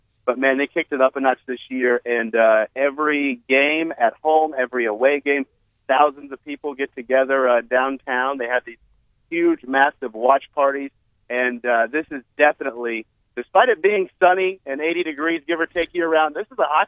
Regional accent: Kansas City, Missouri, United States; As you know, growing up in Kansas City, that really wasn't a thing for us.

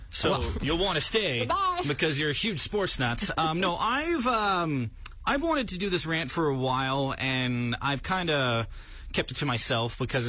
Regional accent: Saskatoon, Saskatchewan, Canada; I'm from Saskatoon. I've lived here my whole life.

